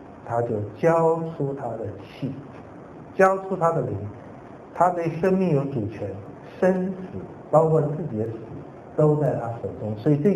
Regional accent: China; 我们中国人也会说断气就死嘛，咽了气就死了。

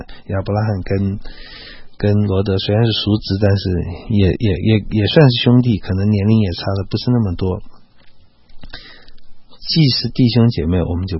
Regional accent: China; 我觉得这也是我们中国人真是怕孤单

